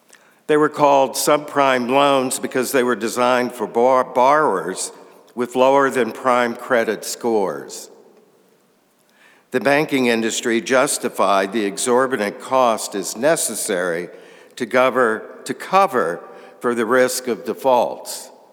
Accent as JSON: {"language": "English", "region": "North Carolina", "country": "United States", "tie": "born or raised there", "said": "I'd like to share some of my own experience. I grew up in North Carolina, and even as a child, it bothered me."}